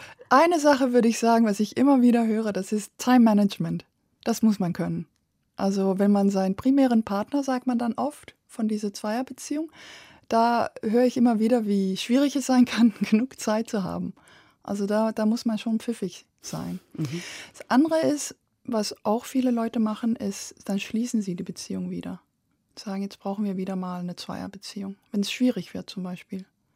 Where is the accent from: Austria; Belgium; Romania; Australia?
Belgium; Ich bin ja in Belgien groß geworden